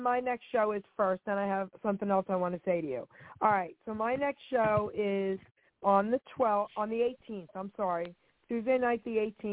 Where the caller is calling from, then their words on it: New Jersey, United States; from New Jersey, baby.